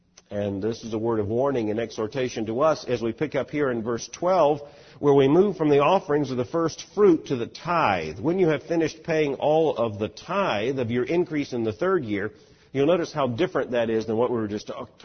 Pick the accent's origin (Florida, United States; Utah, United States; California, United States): Florida, United States; Fort Lauderdale; I grew up in Fort Lauderdale. I thought snow was a Yankee myth.